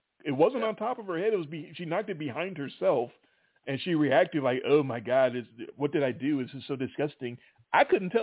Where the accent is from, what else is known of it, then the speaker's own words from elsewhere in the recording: Memphis, Tennessee, United States; That's not much to you, but we're from Memphis. You know, a half inch of snow.